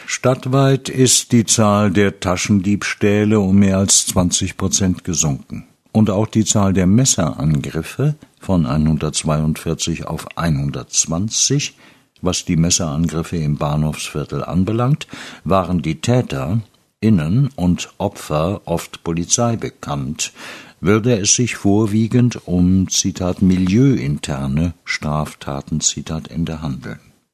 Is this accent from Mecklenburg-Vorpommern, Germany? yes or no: no; Frankfurt, Hesse, Germany; Als Frankfurterin werde ich von Auswärtigen für ziemlich tough gehalten.